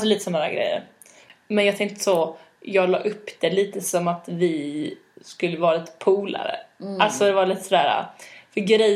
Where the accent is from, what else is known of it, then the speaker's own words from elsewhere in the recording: Malmö, Skåne, Sweden; Men jag bara, ja, jag är också från Malmö.